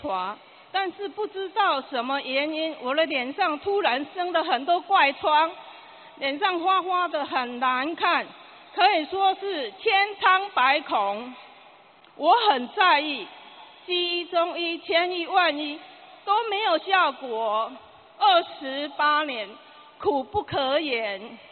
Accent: Taiwan; born there; 我出生在台湾，小时候身体就很不好

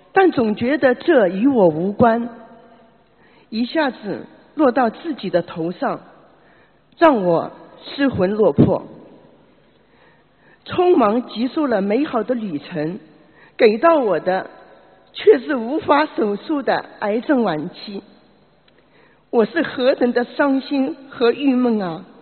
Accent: Shanghai, China; 我是来自上海的

